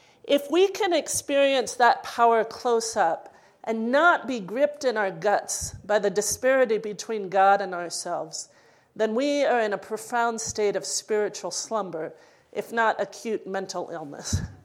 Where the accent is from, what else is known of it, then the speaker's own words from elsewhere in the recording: Missouri, United States; now in Minnesota, United States; And I'm a landlubber. Like, I grew up in Missouri. I grew up in, you know, landlocked states. I live in Minnesota now.